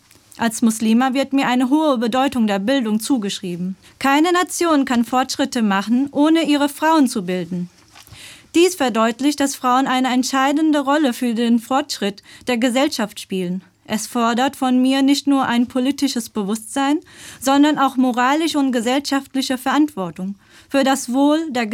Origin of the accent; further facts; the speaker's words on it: Germany; Ich bin Muslima, in Deutschland geboren und aufgewachsen.